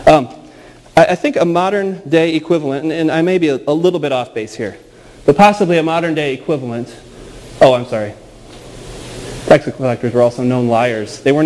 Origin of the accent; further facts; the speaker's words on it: Illinois, United States; One of a long line of infamous governors in the state of Illinois, I mind you. Oh man, that's my home state for you.